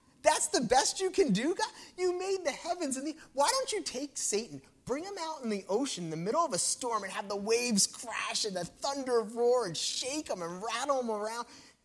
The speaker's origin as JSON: {"language": "English", "region": "East Coast", "country": "United States", "said": "I'm from the East Coast."}